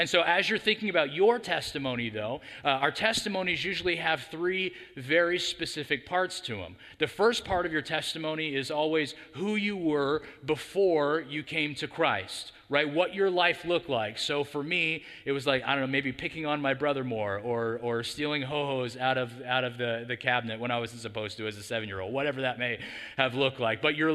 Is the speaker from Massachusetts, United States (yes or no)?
no; Atwater, California, United States; I actually grew up as a Central Valley kid. I'm from Atwater originally, and so I grew up on the 99 corridor.